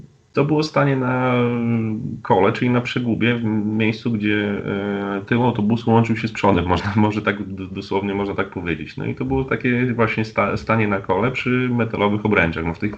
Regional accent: Białystok, Podlaskie Voivodeship, Poland; mimo że mieszkam w Białymstoku od urodzenia

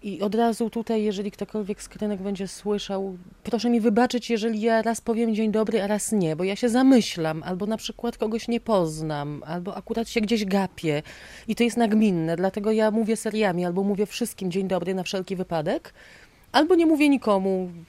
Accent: Gdańsk, Pomeranian Voivodeship, Poland; tutaj przyjechałam po raz pierwszy, jak miałam 12 lat. Ja po raz pierwszy tutaj byłam u siebie. W Gdańsku, w którym się urodziłam i wychowałam, nigdy nie byłam u siebie.

